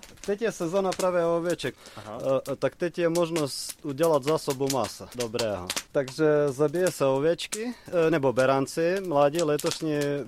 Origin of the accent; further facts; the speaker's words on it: Zakarpattia Oblast, Ukraine; Czech is a second language; Spíš to je původem, odkud pocházím. Pocházím z Karpat, pri Karpatské Rusy.